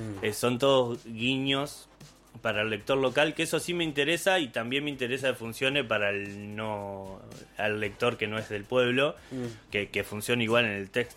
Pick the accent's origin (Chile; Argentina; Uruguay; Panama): Argentina; Carhué, Buenos Aires Province; yo vengo de Carué, pero al lado está Epecuén, que es el pueblo fantasma.